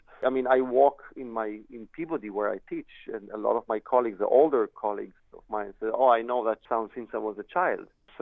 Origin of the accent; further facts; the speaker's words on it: Israel; I come from Israel, so naturally we knew each other from Israel